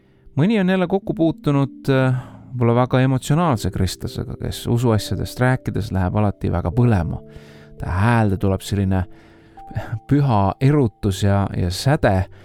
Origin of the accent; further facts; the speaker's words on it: Kärdla, Hiiu County, Estonia; Hiiumaalt Kärdlast.